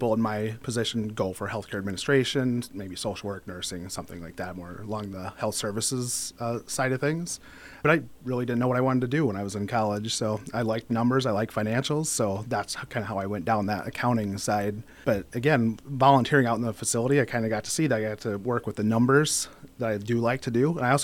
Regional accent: Lennox, South Dakota, United States; I grew up in Lenox, South Dakota. So a little small farming community in the southeast side of South Dakota.

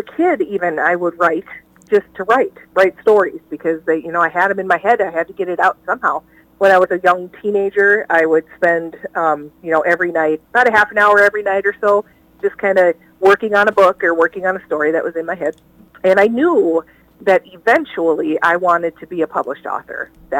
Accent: Plymouth, Minnesota, United States; also born or lived in Williston, North Dakota; I grew up here in the Twin Cities in Plymouth, Minnesota, is where what I call home. I did spend a bit of my childhood out in Williston, North Dakota, most of my elementary school years

